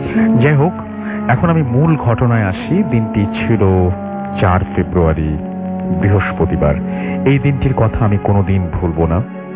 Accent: Dinajpur, Rangpur Division, Bangladesh; আমার দেশের বাড়ি দিনাজপুর।

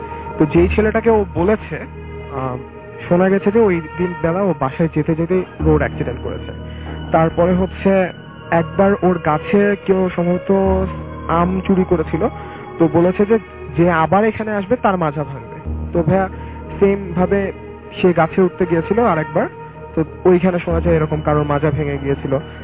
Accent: Bangladesh; এসেছি বাংলাদেশ থেকে।

